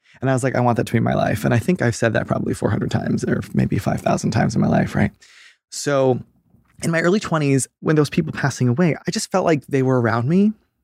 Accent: New England, United States; also born or lived in Boston / New York / Los Angeles; I grew up all around New England. So New Hampshire, Massachusetts, Connecticut, everywhere. I actually tell people I was born in Boston, grew up in New York, and then became an adult in LA.

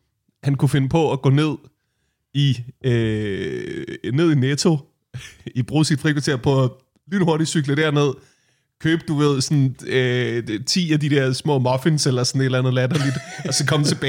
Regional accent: Værløse, Capital Region of Denmark, Denmark; born there; Jeg kommer selv til at fejre jul i min fødeby Værløse.

